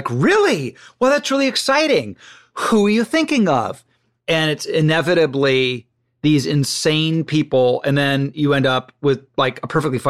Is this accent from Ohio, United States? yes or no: yes; Ohio, United States; because I'm from Ohio and I was living in Ohio watching it.